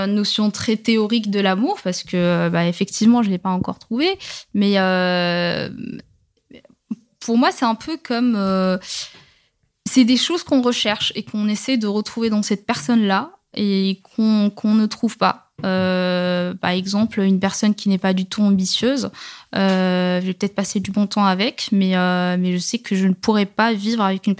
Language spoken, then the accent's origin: French; Rabat, Rabat-Salé-Kénitra, Morocco; j'ai grandi au Maroc, j'ai quand même grandi dans la capitale, j'ai fait une école, une mission française